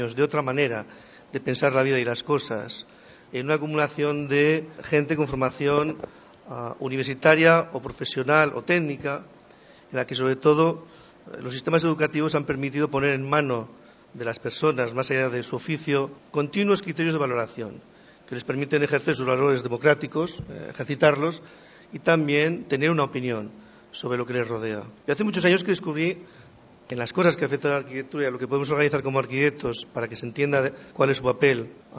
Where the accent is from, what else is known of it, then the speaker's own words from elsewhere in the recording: Zaragoza, Aragon, Spain; Esto lo notamos como zaragozanos y lo notamos en nuestras arquitecturas.